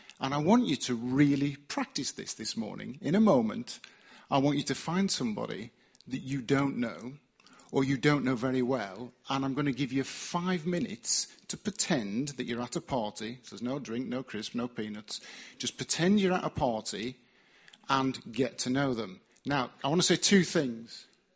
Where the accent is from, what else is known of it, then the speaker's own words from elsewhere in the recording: England, United Kingdom; born there; I was born in England, so I'm British, but again, that's just geography.